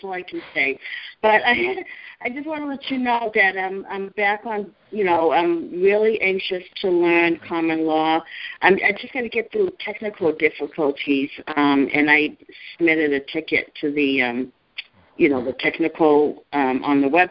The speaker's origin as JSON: {"language": "English", "region": "Massachusetts", "country": "United States", "said": "from Massachusetts, Norfolk"}